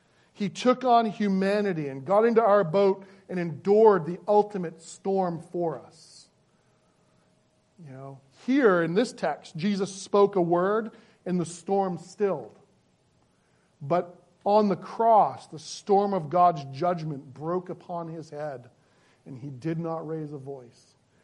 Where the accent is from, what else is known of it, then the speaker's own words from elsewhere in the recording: United States; I'm an American, and independence is everything to me.